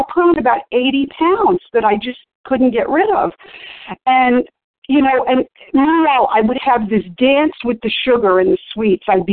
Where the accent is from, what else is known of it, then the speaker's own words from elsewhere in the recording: New York, United States; And you know, growing up in New York, not every young girl, but back in those days, I wanted to be a model